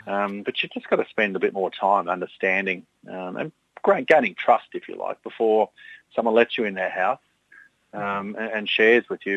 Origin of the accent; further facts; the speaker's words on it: Brisbane, Queensland, Australia; So I'm kind of glad that this year it's up here in my hometown in Brisbane